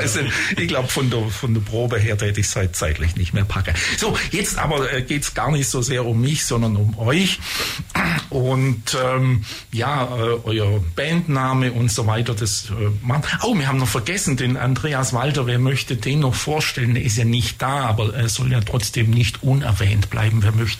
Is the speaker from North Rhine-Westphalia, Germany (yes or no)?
no; Herrlingen, Baden-Württemberg, Germany; also ich komme aus Herrlingen